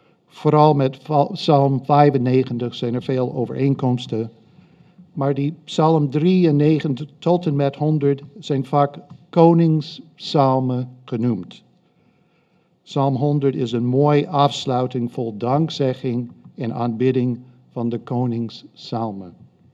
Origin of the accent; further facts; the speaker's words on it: United States; now in Heerde, Netherlands; ik kom uit Amerika. Ik heb vannacht overgevlogen. Nee, ik woon hier in Heerde.